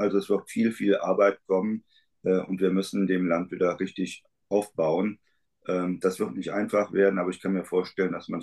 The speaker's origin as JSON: {"language": "German", "country": "Germany", "said": "die Situation, in der wir uns derzeit als Deutsche hineinmanövriert haben, werden wir nicht so leicht und so schnell lösen können."}